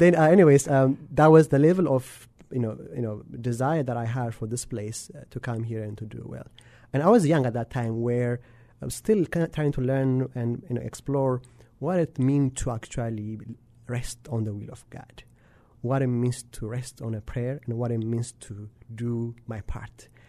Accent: Ethiopia; Growing up in Ethiopia

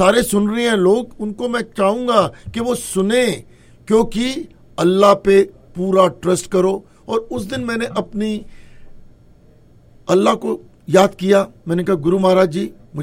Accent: India; moved away; मैंने कहा यार मैं तो इंडिया से हूँ

